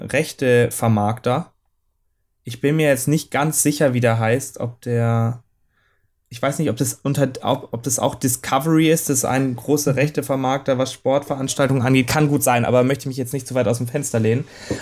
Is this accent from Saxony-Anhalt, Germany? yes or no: no; Stuttgart, Baden-Württemberg, Germany; weil aus meiner Heimatstadt Stuttgart